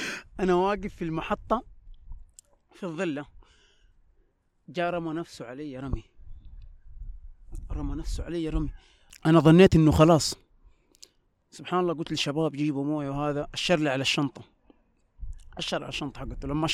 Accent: Mecca, Makkah Province, Saudi Arabia; born there; أنا أقول لهم مولود في مكة.

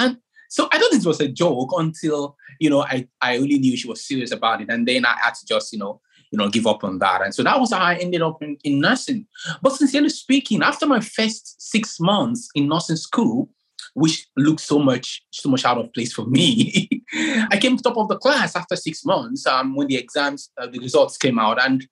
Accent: Nigeria; And, I come from Africa, precisely from Nigeria.

